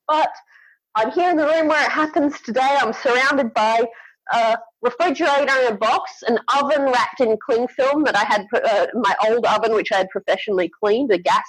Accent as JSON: {"language": "English", "country": "Australia", "said": "I am Australian. I'm in Sydney, Australia."}